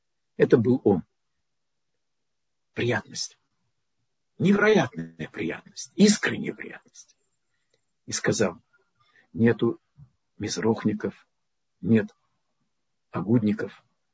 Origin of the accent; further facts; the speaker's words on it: Russia; accent: Russian; Папа перестал поднимать телефоны, чтобы мой русский акцент не помешал сватовству.